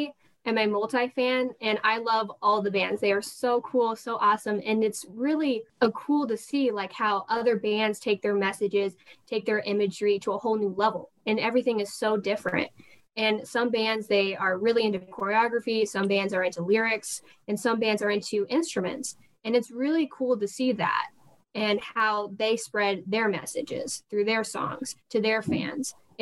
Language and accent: English; Pleasant Plains, Illinois, United States; also born or lived in Peoria / Quincy; I was born in Peoria, and then as a baby, I moved to Quincy, and then I started kindergarten in Pleasant Plains. So I would call Pleasant Plains my hometown